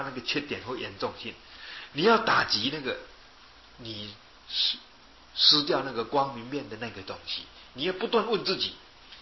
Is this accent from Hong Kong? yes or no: no; Yilan County, Taiwan; 哎，糟糕了，我是宜兰人哈